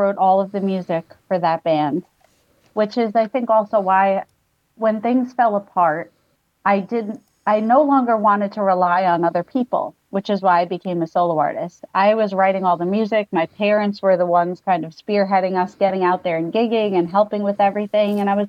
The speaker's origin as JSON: {"language": "English", "region": "New York", "country": "United States", "tie": "born or raised there", "said": "all other things that I loved growing up as a New Yorker and in a household where there were many different styles of music always present."}